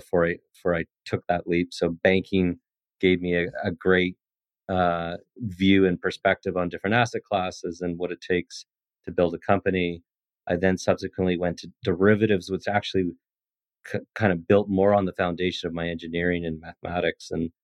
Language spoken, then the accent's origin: English; Western Canada, Canada; Well, look, I was born and raised in Western Canada, which is as far from the financial services and fintech world as you can be.